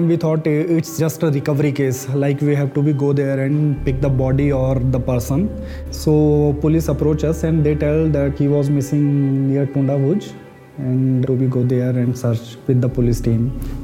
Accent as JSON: {"language": "English", "town": "Manali", "region": "Himachal Pradesh", "country": "India", "said": "I'm from Manali myself"}